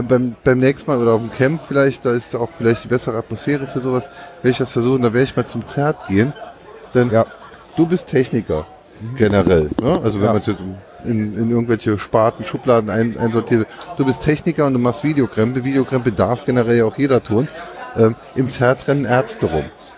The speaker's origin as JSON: {"language": "German", "region": "Saarland", "country": "Germany", "said": "Ich weiß noch, bei uns im Saarland gab es ja früher dann halt auch einen Privatsender, SaarTV."}